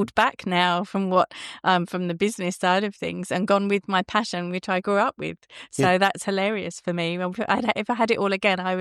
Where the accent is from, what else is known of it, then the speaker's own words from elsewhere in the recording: London, United Kingdom; I was born in London in England.